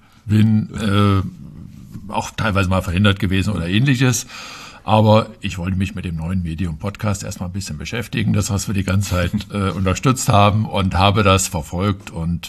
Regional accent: Bernhards, Hesse, Germany; Ja, also ich bin sogar in Bernhards geboren. Direkt, gehöre noch zu den wenigen seltenen Hausgeburten, die dabei sind. Und ja, bin in Bernhards aufgewachsen, bin hier zur Schule gegangen

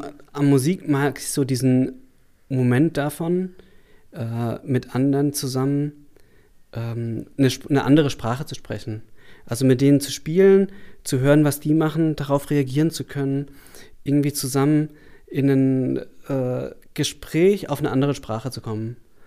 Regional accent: Emmendingen, Baden-Württemberg, Germany; born there; now in Stuttgart, Germany; am Kaiserstuhl. Ungefähr Emmendingen.

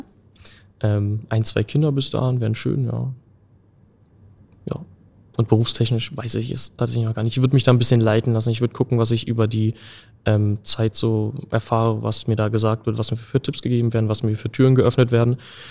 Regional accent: Berlin, Germany; Ich bleibe in Weißensee. Da bin ich bin in Friedrichshain geboren, also im Krankenhaus Friedrichshain. Aber seitdem ich denken kann, wohne ich und lebe ich in Weißensee. Und da bleibe ich auch.

